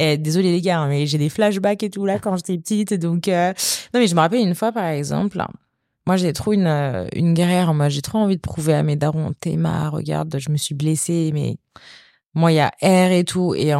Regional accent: France; quand j'étais jeune, en France

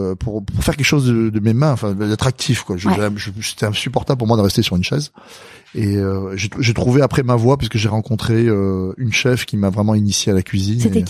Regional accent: Madagascar; born there; Alors moi, je suis né à Madagascar. Parce que mon papa et ma maman, ils vivaient à Madagascar.

